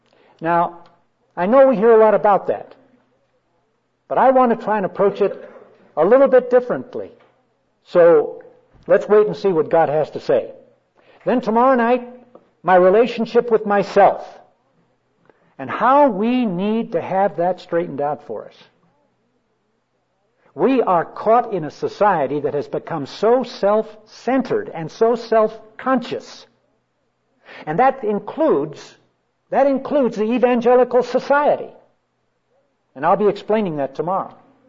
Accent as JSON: {"language": "English", "town": "Los Angeles", "region": "California", "country": "United States", "tie": "born or raised there", "also_born_or_lived": "Albuquerque, United States", "said": "I was born in Albuquerque a few years ago. And at age 10, moved to California. I grew up in East Los Angeles."}